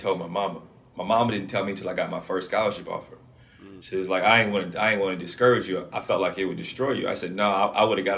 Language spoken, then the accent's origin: English; Canton, Ohio, United States; Yeah, so I grew up in Canton, Ohio, like you said before.